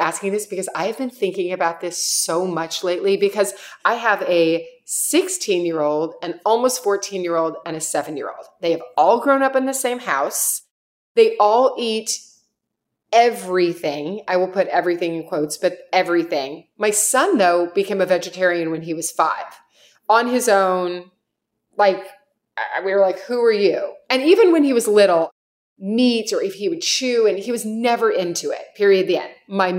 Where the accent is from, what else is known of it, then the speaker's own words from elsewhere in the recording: Kentucky, United States; I'm from Kentucky. My grandparents were into farming, growing their own food.